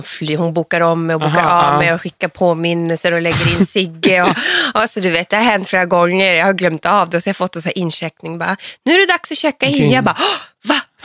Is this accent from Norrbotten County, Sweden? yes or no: yes; Hortlax, Norrbotten County, Sweden; Det ligger utanför Piteå, en mil utanför Piteå.